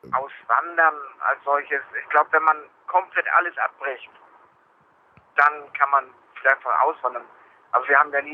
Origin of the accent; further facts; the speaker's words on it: Hamburg, Germany; also born or lived in Schenefeld; Also geboren bin ich ja in Hamburg. Groß geworden bin ich auch in Hamburg. Und bin in Hamburg selbst ein bisschen umgezogen. Zum Schluss habe ich die letzten 10 Jahre in Schenisfeld gewohnt, das ist bei Hamburg, und von da aus bin ich dann 2004